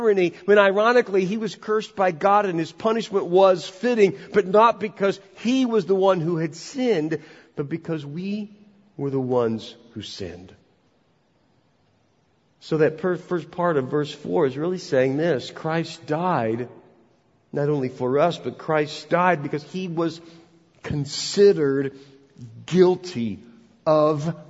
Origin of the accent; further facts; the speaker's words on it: United States; Now, I grew up in America